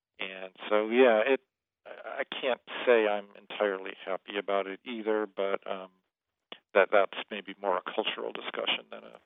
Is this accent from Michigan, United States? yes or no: yes; Michigan, United States; Right. Yeah, I grew up in Michigan.